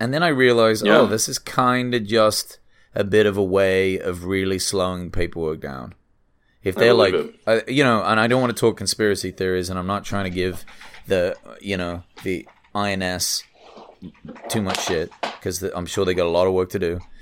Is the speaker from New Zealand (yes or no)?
no; England, United Kingdom; I'm English. I can read English.